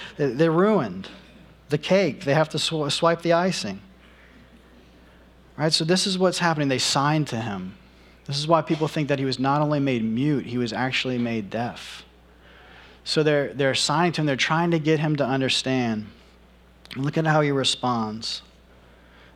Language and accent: English; Louisiana, United States; I grew up on the Bayou Tesh. I thought that was a cool name.